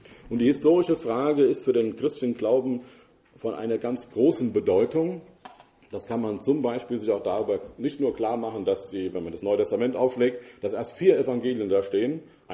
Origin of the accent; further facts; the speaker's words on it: Hesse, Germany; Ich muss einfach als Hesse, je nachdem aus welcher Gegend ich komme, versuchen, die Zischlaute zu vermeiden. Ich habe dann zunächst in Gießen studiert, aber dann hauptsächlich in München